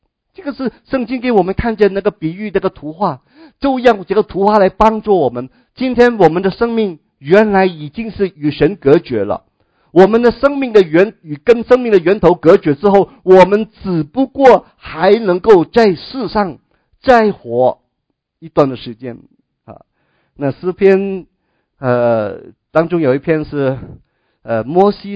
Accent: China; 我们中国人过年就喜欢放买那个桃花好

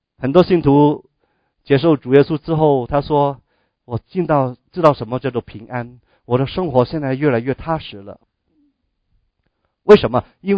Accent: Guangdong, China; first language Cantonese; Chinese is a second language; 我们以前我讲不讲普通话，我是广东人，我讲广东话。

